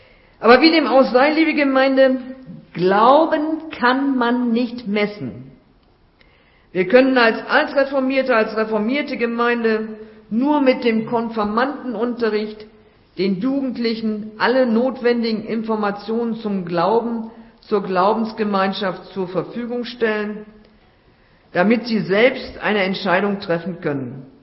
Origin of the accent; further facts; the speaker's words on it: Bludenz, Vorarlberg, Austria; In Bludenz, wo ich herkomme, wo ich so lange gearbeitet habe